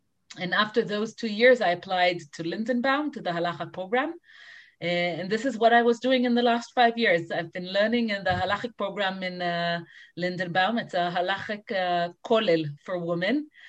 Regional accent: Jerusalem, Jerusalem District, Israel; As a child growing up in Kiryat Moshe in Yerushalayim, we went to Rav Mordechai Eliyahu Shul, and this is where we davened.

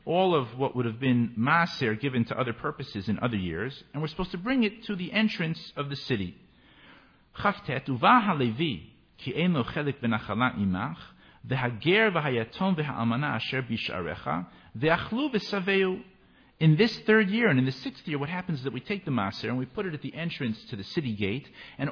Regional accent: United States; Us, I should say the Americans. I'm American.

